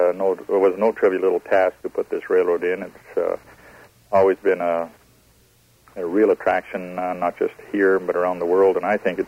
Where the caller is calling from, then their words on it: Whitehorse, Yukon, Canada; I'm calling from Whitehorse.